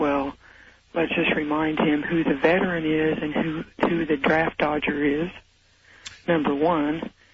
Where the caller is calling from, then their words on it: Oklahoma City, Oklahoma, United States; from Oklahoma City.